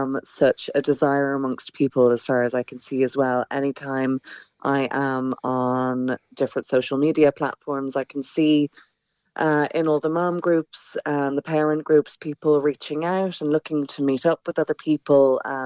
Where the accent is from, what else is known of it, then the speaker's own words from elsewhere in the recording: Ireland; Obviously, I'm from Ireland